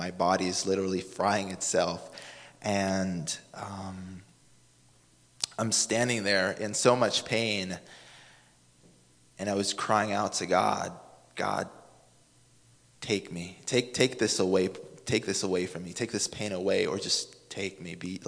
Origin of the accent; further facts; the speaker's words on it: Savannah, Georgia, United States; I come from Savannah.